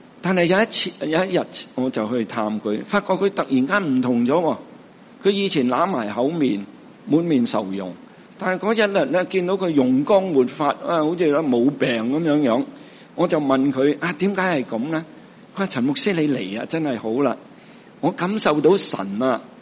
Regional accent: Hong Kong; 我哋食蛇嘅，我哋香港人。

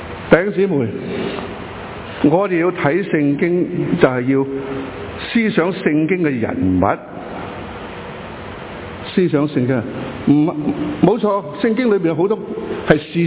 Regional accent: China; 我们中国人呢，其实我不知道我们是中国人呢还是美国人

